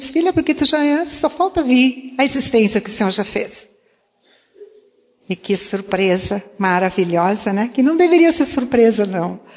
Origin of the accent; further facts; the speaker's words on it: Santa Rosa, Rio Grande do Sul, Brazil; como eu fui criada no interior, em Santa Rosa...